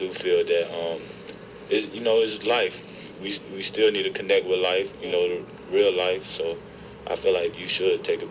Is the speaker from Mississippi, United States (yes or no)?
yes; Jackson, Mississippi, United States; I'm from Jackson, Mississippi.